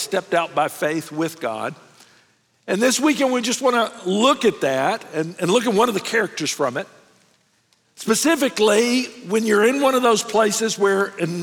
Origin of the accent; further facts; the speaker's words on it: Memphis, Tennessee, United States; I grew up in Memphis, Tennessee, our church group took some of the guys of the group